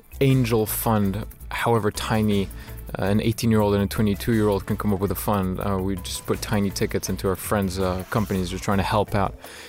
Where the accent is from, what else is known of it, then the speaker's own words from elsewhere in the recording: Morocco; also born or lived in Switzerland / New York; now in United States; I grew up in Morocco, a bit in Switzerland, then moved to the US, I lived in New York